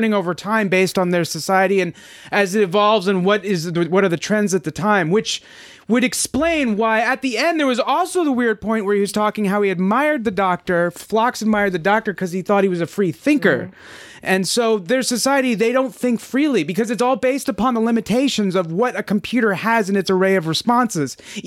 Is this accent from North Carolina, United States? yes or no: no; Virginia, United States; That we're from Northern Virginia. So people can put it together that Virginia is in the United States.